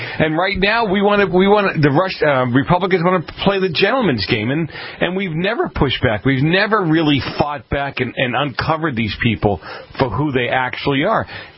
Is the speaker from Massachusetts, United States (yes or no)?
yes; Boston, Massachusetts, United States; Look, I grew up in Boston, and, I grew up with a bunch of... You know, my family is still staunch Democrats.